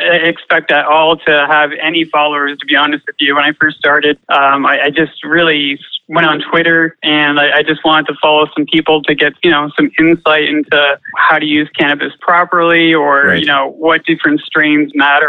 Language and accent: English; Canada; as a Canadian, you don't want to have a record, right?